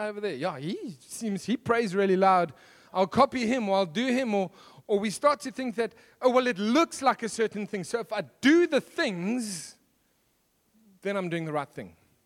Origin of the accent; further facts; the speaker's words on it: KwaZulu-Natal, South Africa; I am from KwaZulu-Natal, where Afrikaans is a dialect that we hear they speak somewhere in South Africa. No idea what that language is.